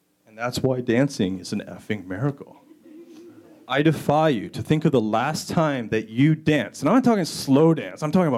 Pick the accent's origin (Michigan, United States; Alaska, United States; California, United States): Michigan, United States; Flint; This is actually me in my hometown of Flint, Michigan.